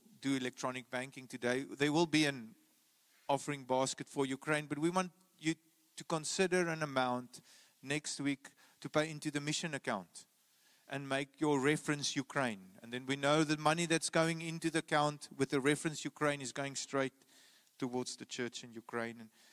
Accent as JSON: {"language": "English", "country": "South Africa", "said": "We're also from South Africa"}